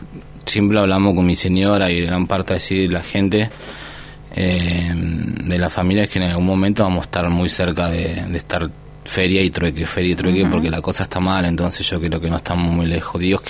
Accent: Tierra del Fuego, Argentina; si bien yo vivo en la margen hace 25 años, soy fueguino

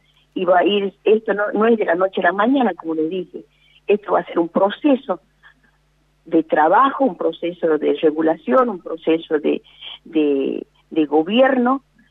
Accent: Jujuy, Argentina; Los que somos jujeños conocemos muy bien a ellos, ¿no?

